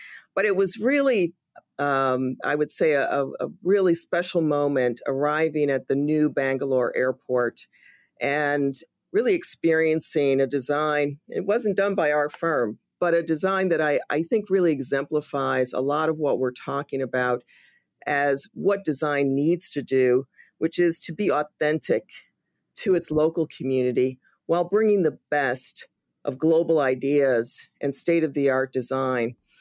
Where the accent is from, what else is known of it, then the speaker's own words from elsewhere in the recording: Chicago, Illinois, United States; I'm from the South Side of Chicago. I know exactly what that looks like